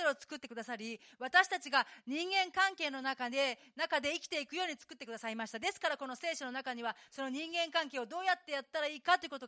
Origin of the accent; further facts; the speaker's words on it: United States; Japanese is a second language; now in Japan; 私はアメリカの田舎の出身で、本当にもう単純なシンプルな人間なんですね。